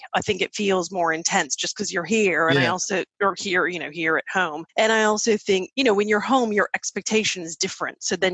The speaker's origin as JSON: {"language": "English", "town": "Miami", "region": "Florida", "country": "United States", "also_born_or_lived": "New York", "said": "Obviously, I'm from Miami."}